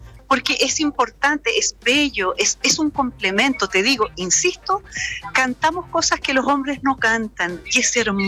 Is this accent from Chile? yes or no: yes; Traiguén, Araucanía, Chile; Yo crecí en Traiguén, ya tengo 50 años, mis relatos son de una mujer grande